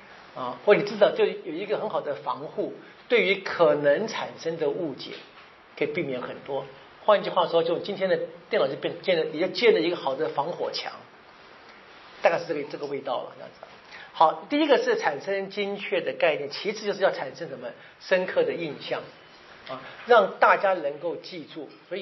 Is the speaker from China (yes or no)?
no; Taiwan; 比我们台湾人长很多